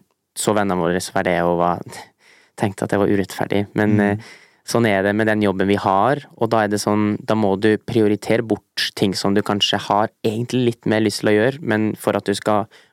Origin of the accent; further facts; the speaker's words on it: Trofors, Nordland, Norway; den plassen vi kommer fra Trofors, litt sør for Mosjøen, for de som lurer på.